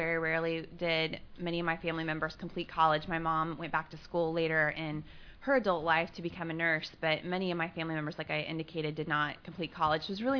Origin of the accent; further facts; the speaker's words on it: Missouri, United States; moved away; Well, I am from Missouri, so visiting this past weekend was nice. I hadn't seen my family in quite some time. I grew up in a small town of about 1,000 people.